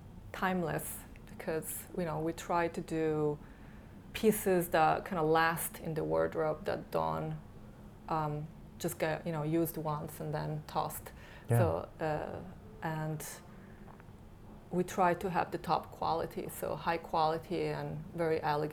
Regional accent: Florence, Tuscany, Italy; I feel like I have so much, you know, knowledge and I absorb so much culture when I, you know, growing up in Florence

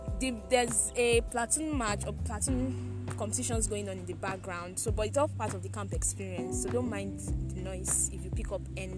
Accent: Delta, Nigeria; I'm from Delta myself.

